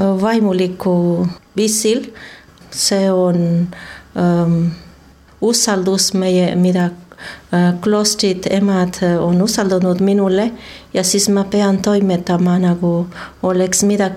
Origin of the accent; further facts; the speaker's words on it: Mexico; Estonian is a second language; now in Estonia; Mine olen Mehikost pärit.